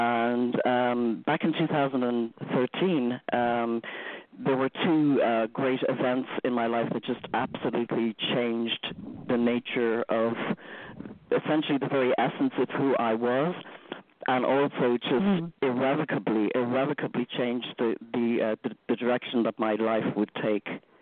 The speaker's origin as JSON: {"language": "English", "town": "Dublin", "region": "Leinster", "country": "Ireland", "tie": "born or raised there", "said": "I'm originally from Dublin, Ireland. I grew up in Ireland in a very nice, loving family."}